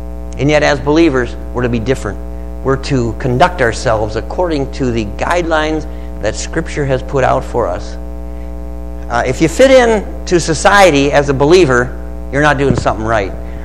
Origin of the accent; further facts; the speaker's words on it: United States; I don't know. I'm American. Give me a break.